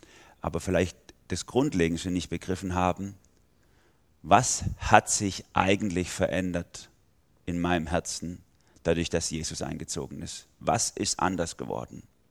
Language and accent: German; Gomaringen, Baden-Württemberg, Germany; now in Karlsruhe, Germany; Ich komme ursprünglich aus Gommaringen. Das ist in der Nähe von Tübingen, Reutlingen, die Ecke. Wohne aber jetzt in Baden, bin Pastor in der Gemeinde in Dullach. Das ist ein Vorort von Karlsruhe.